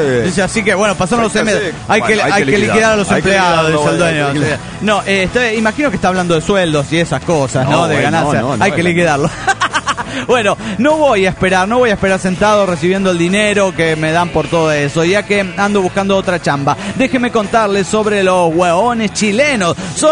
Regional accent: Bella Unión, Artigas, Uruguay; de Bella Unión, República Oriental del Uruguay

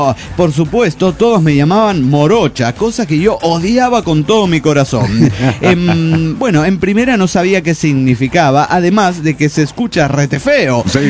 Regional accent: Axochiapan, Morelos, Mexico; de Axochiapan, Morelos, México.

